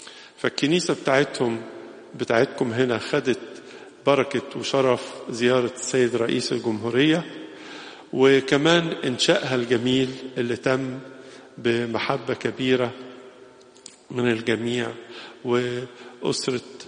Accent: Egypt; وهذه الوحدة التي تجمعنا كلنا كمصريين

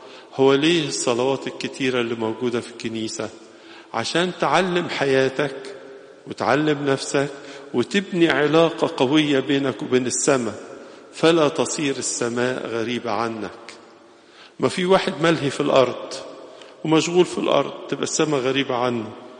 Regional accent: Egypt; وهذه الوحدة التي تجمعنا كلنا كمصريين

